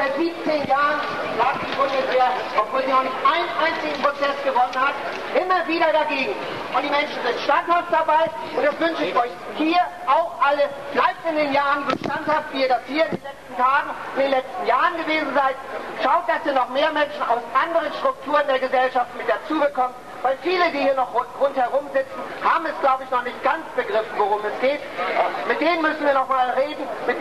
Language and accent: German; Mecklenburg-Vorpommern, Germany; ich komme aus dem Mecklenburgischen, dort haben wir seit 17 Jahren das Bombodrom, bei den Menschen dagegen kämpfen, das ist im Brandenburgischen, aber ich lebe dort im Grenzbereich Mecklenburg und Brandenburg.